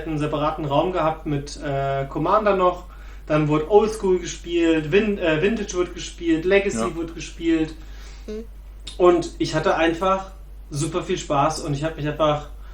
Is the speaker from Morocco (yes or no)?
no; Berlin, Germany; ich bin aus Pankow.